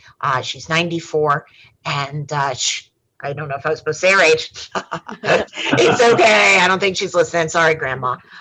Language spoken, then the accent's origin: English; New York, United States; I didn't grow up in this district, but I grew up on Long Island.